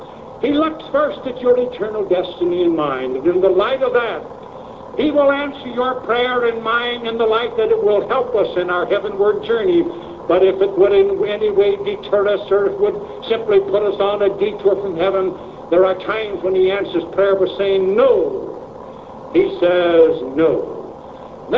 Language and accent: English; East St. Louis, Illinois, United States; also born or lived in Chicago; We lived in South Chicago. I was just a kid at the time when we moved from South Chicago. My father was in the lumber business, and he was transferred down to East St. Louis, 300 miles south of Chicago